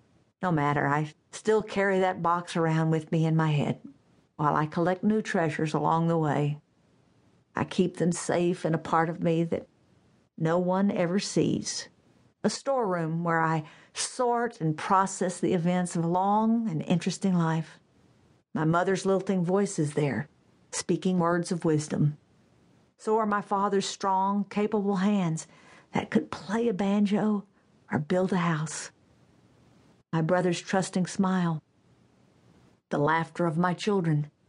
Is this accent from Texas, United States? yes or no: yes; Texas, United States; When we were kids growing up in East Texas, my brothers and I would ride our bikes to the dump yard over behind the high school.